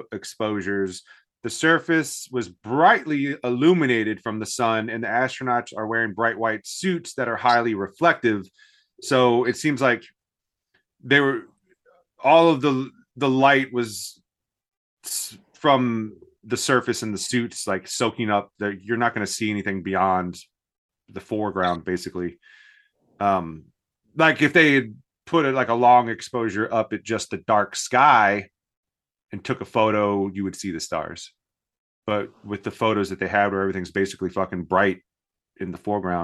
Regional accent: Winchester, Virginia, United States; … is from my hometown of Winchester, Virginia.

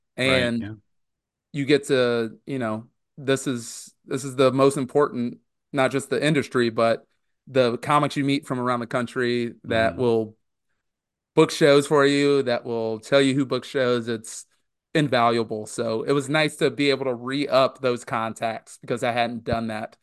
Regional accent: Indiana, United States; I was a headliner at the Milwaukee Comedy Festival and at Middle Ground here in my home state of Indiana.

